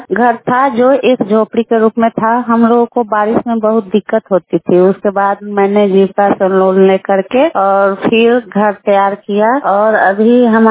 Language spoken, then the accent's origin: Hindi; Lalganj, Bihar, India; मैं लालगंज वैशाली के पौरा मदन सिंह पंचायत के निवासी हूँ।